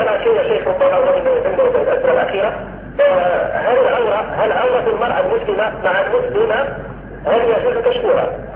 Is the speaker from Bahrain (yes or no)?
no; Morocco; بعض الإخوة عندنا في المغرب يحفظون القرآن